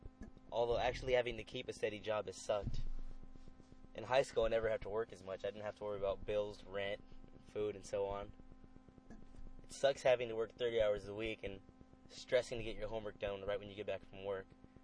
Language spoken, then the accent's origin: English; Los Angeles, California, United States; also born or lived in Tucson / Downey; I'm from Downey, California, which is a town in Los Angeles County. But this is just where I graduated high school from. In my short life, I've moved a lot. I grew up in L.A., mostly, though. I was born in L.A.